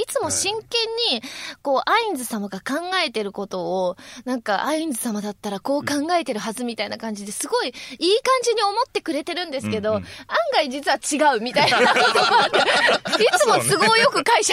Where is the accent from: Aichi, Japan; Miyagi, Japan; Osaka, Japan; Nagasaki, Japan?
Osaka, Japan; なんかたまにこの前自分の地元の大阪に帰った時に